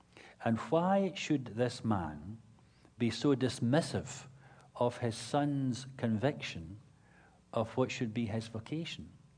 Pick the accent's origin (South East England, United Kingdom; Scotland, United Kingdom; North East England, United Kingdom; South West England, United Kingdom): Scotland, United Kingdom; Because I'm Scottish, people presume a great deal, including because I come from the nation that invented golf